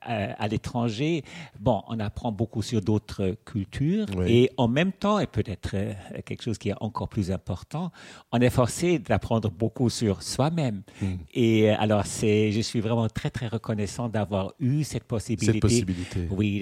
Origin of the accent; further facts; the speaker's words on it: Germany; French is a second language; je suis né en Allemagne après la guerre. J'ai eu une enfance également dans la province, n'est-ce pas, dans un village.